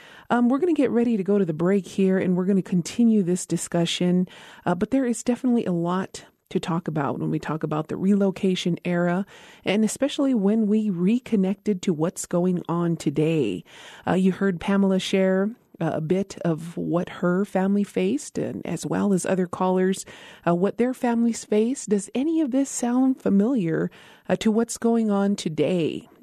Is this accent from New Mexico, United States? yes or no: yes; Isleta Pueblo, New Mexico, United States; from Isleta Pueblo.